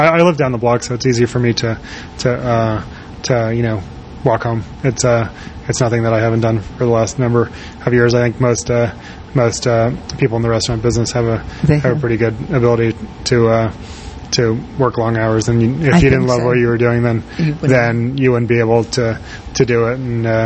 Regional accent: East Coast, United States; I actually had to mention that as growing up on the East Coast, I did get to go to Chanterelle when it was in those first years

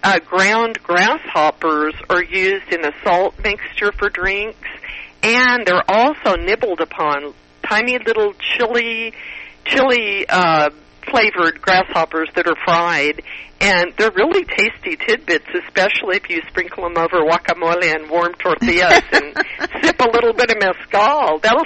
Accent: El Paso, Texas, United States; I grew up in El Paso on the border, so I spoke Spanish fluently

